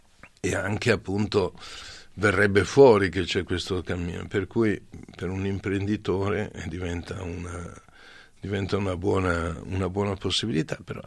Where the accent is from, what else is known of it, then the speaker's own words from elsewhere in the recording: Milan, Lombardy, Italy; adesso io sono di Milano